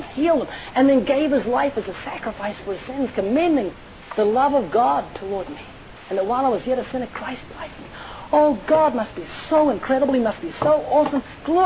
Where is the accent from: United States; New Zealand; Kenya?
New Zealand; I've got a friend, he lives in Australia. I'm from New Zealand.